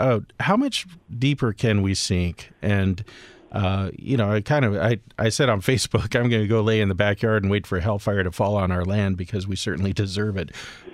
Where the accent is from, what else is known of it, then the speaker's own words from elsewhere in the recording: California, United States; I'm a Californian, and I was in Orange County